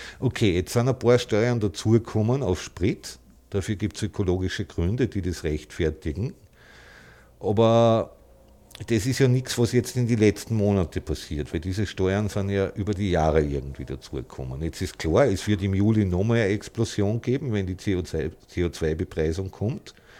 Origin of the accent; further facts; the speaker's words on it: Salzburg, Austria; Also ich komme ja ursprünglich aus Salzburg